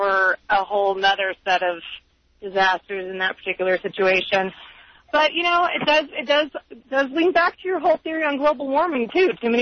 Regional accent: California, United States; now in Colorado, United States; Listen, I'm a Colorado transplant. I grew up in California.

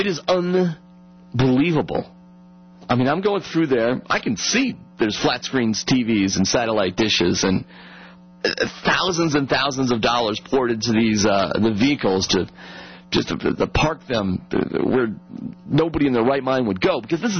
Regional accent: East Coast, United States; I'm from the East Coast. I actually grew up on the water.

